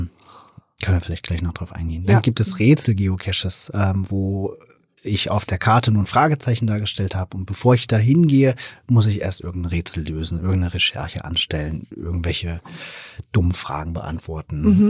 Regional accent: Thuringia, Germany; Ich komme aus Thüringen

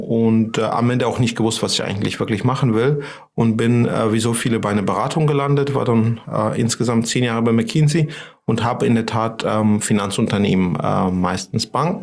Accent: Georgia; German is a second language; moved away as an adult; now in Germany; Also ich komme aus Georgien, das kann man unschwer an meinem Nachnamen erkennen. Zumindest die Eingeweihten würden das tun. Bin dort aufgewachsen, habe auch dort studiert und bin zur Promotion nach Deutschland

